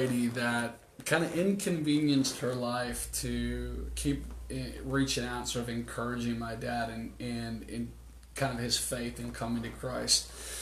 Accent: Minnesota, United States; So so we grew up in Minnesota area and you know, kind of lived there

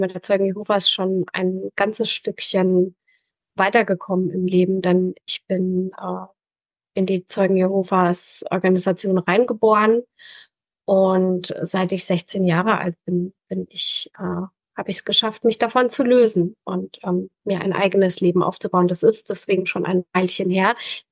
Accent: Southern Germany, Germany; Ich bin aus dem Süden von Deutschland. Da bin ich auch groß geworden. Ich bin 40 Jahre alt

